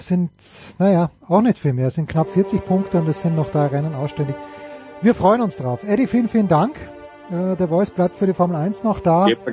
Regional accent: Austria; Ich als Österreicher

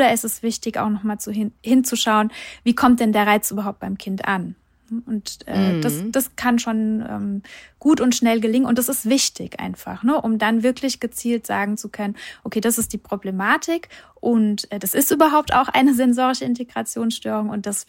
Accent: Hesse, Germany; Bei uns hier, ich komme aus Hessen

